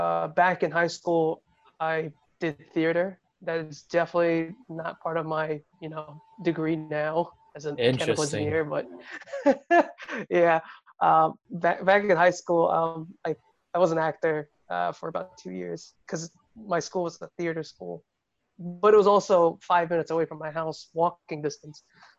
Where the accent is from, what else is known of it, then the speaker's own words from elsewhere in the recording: Staten Island, New York, United States; I grew up in the most probably Jewish slash Italian neighborhood in Staten Island.